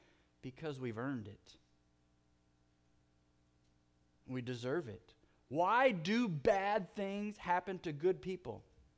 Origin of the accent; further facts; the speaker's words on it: California, United States; I'm from Southern California, and I've seen a lot of lowriders.